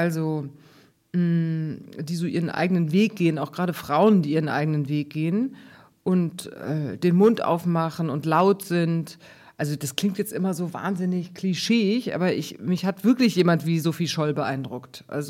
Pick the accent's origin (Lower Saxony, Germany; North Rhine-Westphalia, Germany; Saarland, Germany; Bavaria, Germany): Bavaria, Germany; Munich; ich bin, wie gesagt, in München aufgewachsen mit 2 Brüdern. Ich war die Älteste